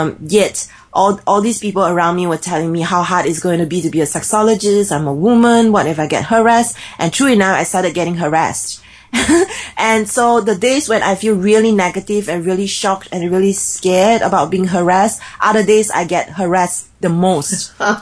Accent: Singapore; accent: Singlish; I don't speak well, I speak weird because I'm Singaporean and I speak Singlish.

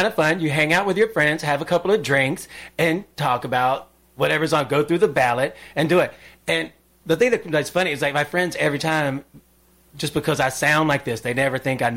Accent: the South, United States; accent: Southern; I can make a more educated statement with a Southern accent than trying to hide my Southern accent

